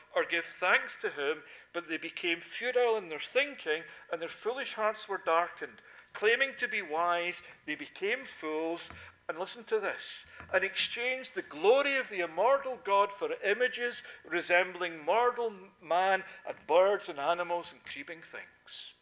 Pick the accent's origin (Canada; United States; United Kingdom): United Kingdom; Scotland; I remember as a kid, growing up in Scotland